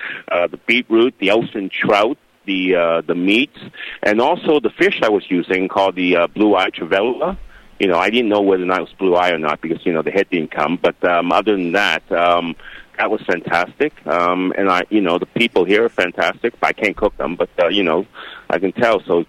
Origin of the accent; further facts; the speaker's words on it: Canada; also born or lived in London; Growing up in Canada and being born in London, and also living in London for a long period of time